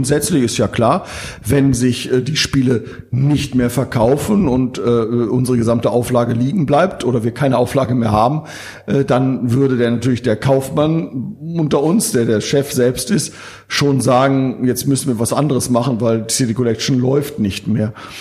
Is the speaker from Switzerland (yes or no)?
no; Northern Germany, Germany; Als Norddeutscher sagen wir mal das Wort Horizont.